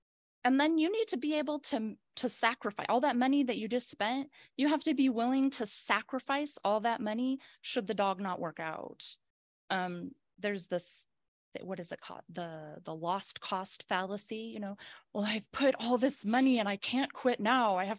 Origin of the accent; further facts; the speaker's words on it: Nebraska, United States; In Nebraska, I'm from Nebraska.